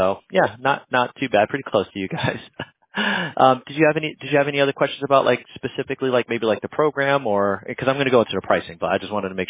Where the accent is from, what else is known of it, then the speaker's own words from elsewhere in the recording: New Jersey, United States; also born or lived in Hoboken / Roselle; But between me and you, I was born and raised in New Jersey. So, I don't know if you're familiar with more northern Jersey. So, I was born in Hoboken.